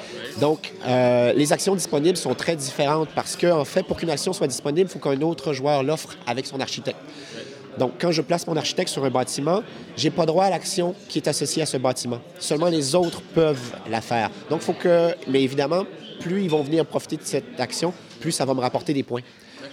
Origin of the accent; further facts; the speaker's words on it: Quebec City, Quebec, Canada; born there; Mais je suis né à Québec.